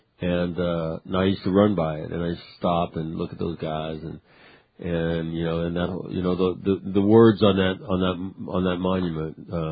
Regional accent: Sacramento, California, United States; but I grew up in Sacramento, which is about 90 minutes from Tahoe.

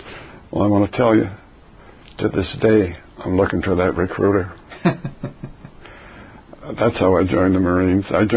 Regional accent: Cleveland, Ohio, United States; born there; I was born in Cleveland, Ohio, February 10, 1926.

